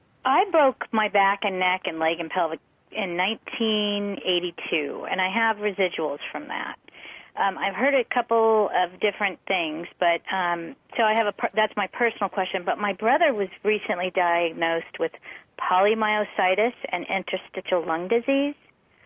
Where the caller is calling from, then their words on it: California, United States; I'm calling from California